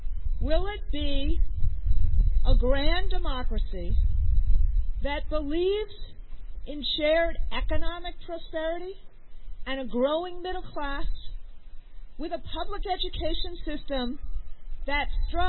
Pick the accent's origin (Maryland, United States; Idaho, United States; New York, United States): New York, United States; Sorry, I am a New Yorker.